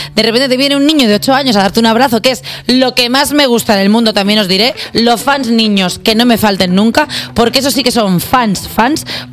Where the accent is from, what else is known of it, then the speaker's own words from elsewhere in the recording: Spain; first language Catalan; es que soy bilingüe de catalán, no sé si lo sabéis, a veces se me va.